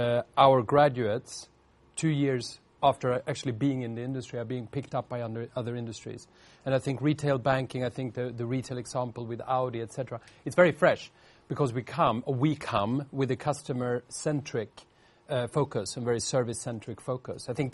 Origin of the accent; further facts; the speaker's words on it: Sweden; English is a second language; moved away; So I came from Sweden. That's very far away. And I wanted to travel.